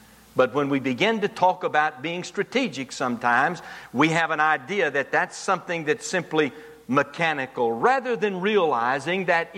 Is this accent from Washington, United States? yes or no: no; Texas, United States; accent: deep East Texas; Well, it's just good to be back in Texas, and even if this is a deep East Texas accent, you've not made fun of it